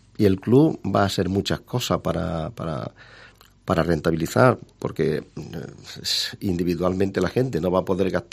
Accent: Torre del Campo, Andalusia, Spain; la gente de Torre del Campo, por mencionar mi pueblo, hacían calidad y sin embargo no podían ponerle que eso era de Jaén

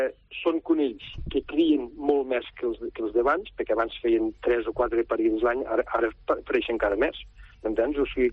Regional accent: Verdú, Catalonia, Spain; Perquè jo soc de Verdú i hi ha veïns del poble que saben que hi ha molts conills

